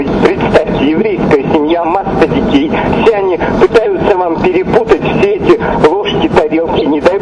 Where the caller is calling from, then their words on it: Beersheba, Southern District, Israel; Я звоню вам из Бершевы.